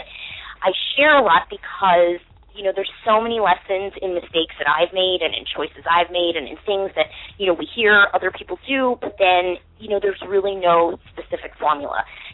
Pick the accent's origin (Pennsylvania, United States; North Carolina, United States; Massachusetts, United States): Pennsylvania, United States; Philadelphia; now in New York, United States; I'm actually from Philadelphia originally, Philly and Jersey in New York